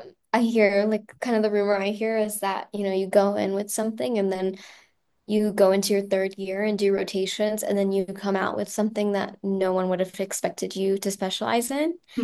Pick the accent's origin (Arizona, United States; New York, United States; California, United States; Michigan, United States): Arizona, United States; Phoenix; I'm originally from Phoenix, so just 2 hours away, but I went here for undergrad.